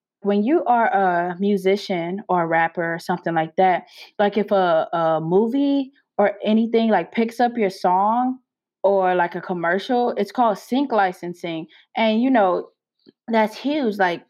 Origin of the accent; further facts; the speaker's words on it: St. Louis, Missouri, United States; I am an engineer at NASA's Jet Propulsion Laboratory, but I am from St. Louis, Missouri.